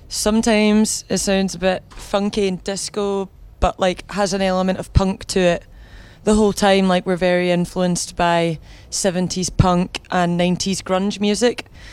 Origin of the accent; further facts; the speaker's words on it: Scotland, United Kingdom; we're from Scotland.